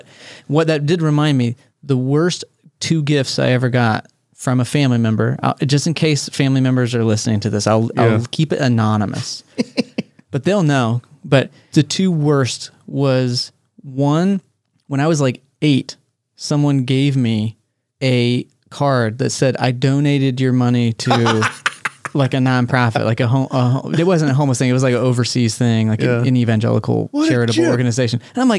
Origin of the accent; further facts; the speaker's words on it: Texas, United States; It was my first trip east of the Mississippi because I grew up in Texas.